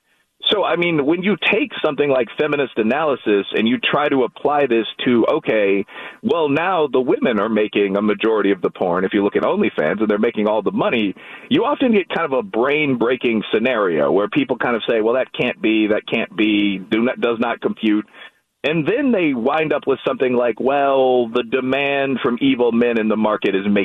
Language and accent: English; Charlestown, Massachusetts, United States; growing up in Charlestown, I mean, the things I saw, the ethnic violence between our schools